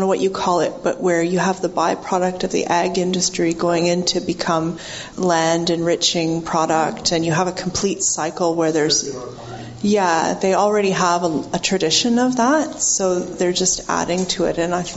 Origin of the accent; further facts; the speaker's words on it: Canada; being Canadian, I was following the news recently